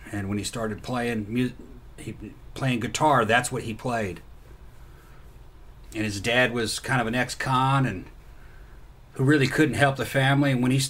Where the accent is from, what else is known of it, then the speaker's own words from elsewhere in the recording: Laurel, Mississippi, United States; I go back to see my dad, and I grew up in the Laurel area, Heidelberg area.